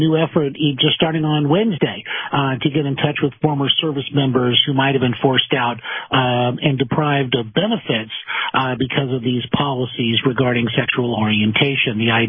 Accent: California, United States; Well, you know, I grew up around Disneyland here in Southern California and been going there all my life.

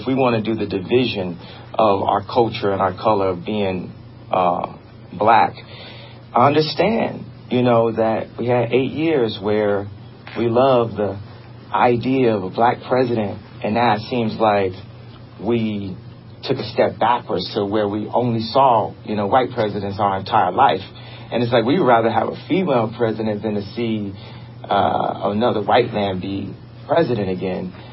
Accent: United States; But I have the right, as an American, to have my own opinion.

